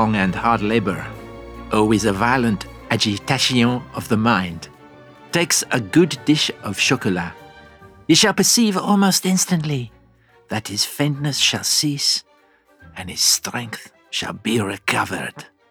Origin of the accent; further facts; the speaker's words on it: England, United Kingdom; as an Englishman, a proud Englishman.